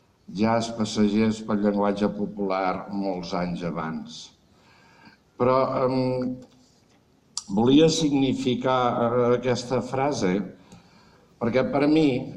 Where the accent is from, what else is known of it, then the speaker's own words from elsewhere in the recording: Sant Pau d'Ordal, Catalonia, Spain; els meus orígens són de no gaire lluny d'aquí, de Sant Pau d'Ordal. Jo vaig néixer a Sant Pau d'Ordal l'any 55